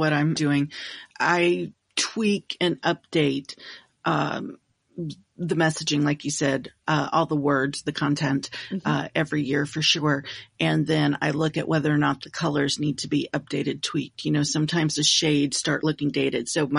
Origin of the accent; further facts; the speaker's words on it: Milwaukee, Wisconsin, United States; now in Dallas, United States; I grew up in Milwaukee, which has a very large Jewish community.